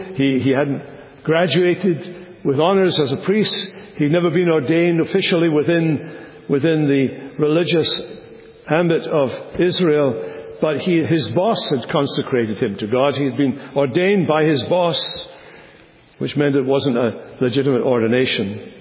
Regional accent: Scotland, United Kingdom; Some of you know I'm a Scotsman, which is why you're hearing superior English week by week.

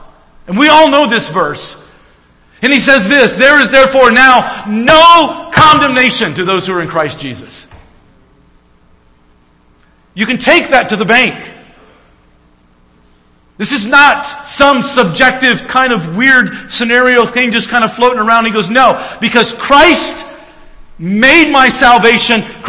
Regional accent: the South, United States; I'm from the South, and so what? Barbecue, right?

